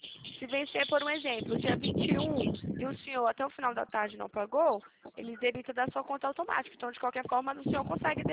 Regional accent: São Paulo, Brazil; A gente é do estado de São Paulo.

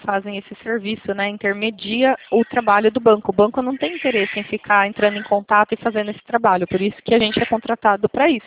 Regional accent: Itatiba, São Paulo, Brazil; eu sou aqui de São Paulo, Itatiba, São Paulo, interior.

